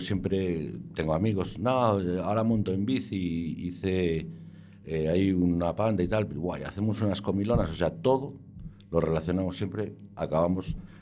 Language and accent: Spanish; Cea, Galicia, Spain; sobre todo son en Galicia las fiestas gastronómicas. La de mi pueblo, el pan de cea.